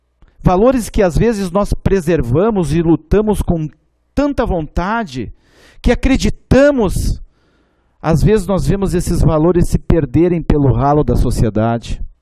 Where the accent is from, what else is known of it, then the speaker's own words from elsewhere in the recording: Rio Grande do Sul, Brazil; o que nós carregamos como gaúchos é um sentimento de pertencimento à nossa cultura, à nossa tradição, às nossas raízes.